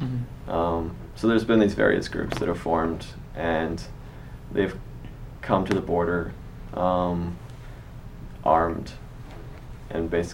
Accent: San Diego, California, United States; the best way that I can talk about it is growing up in San Diego. You have this border here.

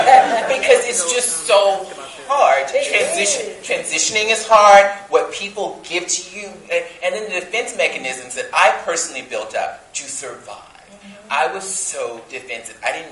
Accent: Alabama, United States; growing up in Alabama with a mother who grew up in the segregated South, my mother was made me very aware of racial politics, right? Particularly growing up in Alabama

